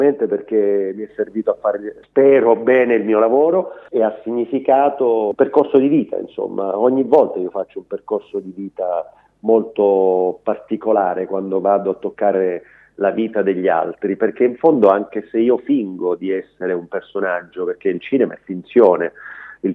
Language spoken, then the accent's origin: Italian; Augusta, Sicily, Italy; vale per il petrolchimico del mio paese, Augusta, vale per Piombino